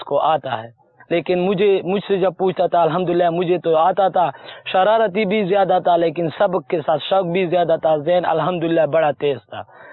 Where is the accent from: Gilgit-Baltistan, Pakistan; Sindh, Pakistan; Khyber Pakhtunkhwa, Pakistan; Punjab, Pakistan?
Khyber Pakhtunkhwa, Pakistan; Tank; جو گاؤں اندری سے تعلق رکھتا ہوں, ضلع و تحصیل ٹانک ہے, اور صوبہ خیبر پختونخوا کے پی کے ہے.